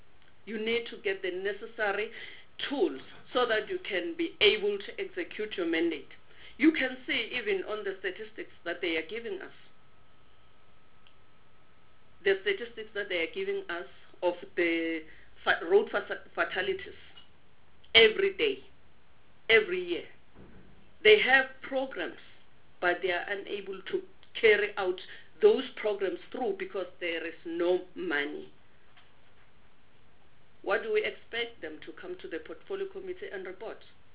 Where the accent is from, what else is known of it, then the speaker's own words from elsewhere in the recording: Mpumalanga, South Africa; I'm from Mpumalanga.